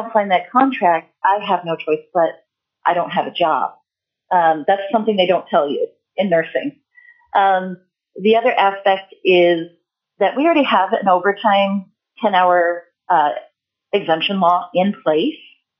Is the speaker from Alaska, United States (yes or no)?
yes; Anchorage, Alaska, United States; I am from Anchorage, Alaska